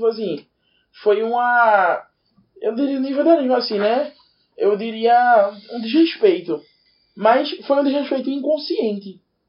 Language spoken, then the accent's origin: Portuguese; Recife, Pernambuco, Brazil; sou eu que vim de Tabatinga, zona oeste de Recife